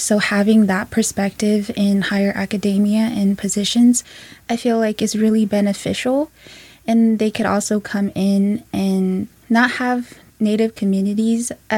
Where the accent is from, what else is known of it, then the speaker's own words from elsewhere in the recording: Dulce, New Mexico, United States; and I am from Dulce, New Mexico. I am part of the Hickory Apache Nation.